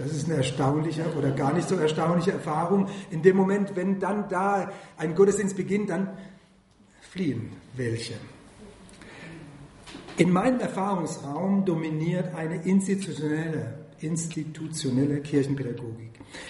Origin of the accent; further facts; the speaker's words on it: Germany; accent: Kurpfälzisch; Ja, ich bin Kurpfälzer, ich bin es gerne